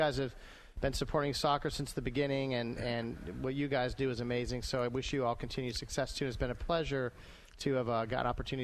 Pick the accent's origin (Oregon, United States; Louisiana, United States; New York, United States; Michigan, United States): New York, United States; Rochester; I was very proud that we were both from this city